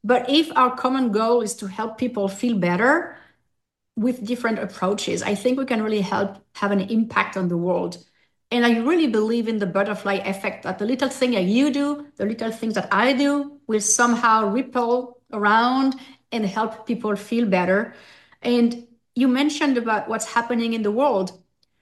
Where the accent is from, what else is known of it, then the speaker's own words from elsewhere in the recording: Corsica, France; English is a second language; We're from Corsica. We like to, we get angry, and our nervous system is pretty much overactivated constantly.